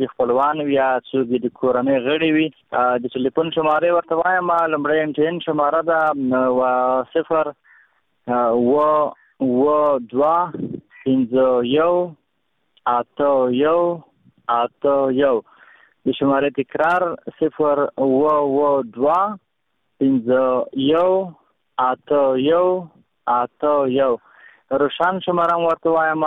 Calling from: Khost, Afghanistan; خوستایم بیا له ګلابونو خوست ولایت څخه یم

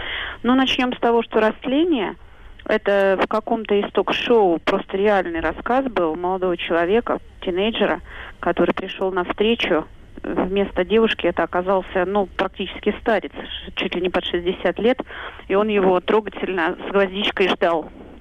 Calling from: Moscow, Russia; я звоню из Москвы.

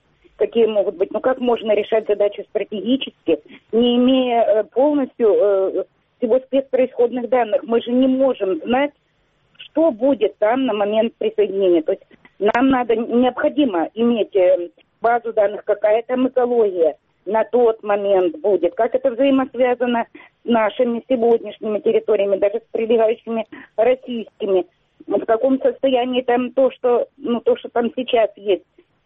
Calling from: Kyiv, Ukraine; Добрый день, Киев … я все-таки не вытерпела и позвонила вам.

